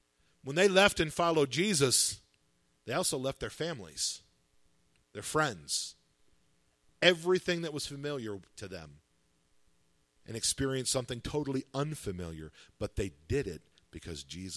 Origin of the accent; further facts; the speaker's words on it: Tioga, United States; I was born and raised right here in Tioga. I've lived in Tioga County all my life.